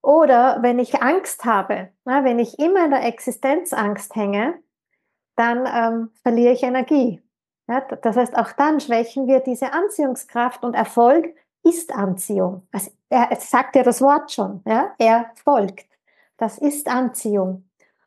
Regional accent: Tyrol, Austria; Ich bin Tirolerin

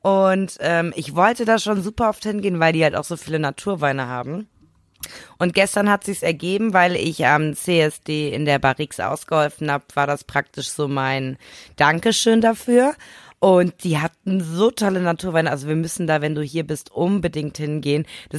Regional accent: Cologne, North Rhine-Westphalia, Germany; Also gerade als Kölner, wo du so gut wie nirgendwo guten Wein im Supermarkt bekommst, selbst im Weinladen nicht.

